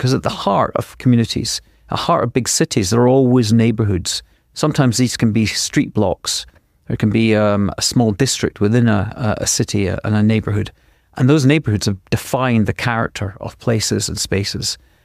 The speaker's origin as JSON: {"language": "English", "town": "Arbroath", "region": "Scotland", "country": "United Kingdom", "tie": "born or raised there", "also_born_or_lived": "Tehran", "said": "I grew up in Scotland. I grew up in many, many towns, small towns, large towns, and very large cities outside the UK as well, from being born in a place called Arbroath to being a teenager in Tehran."}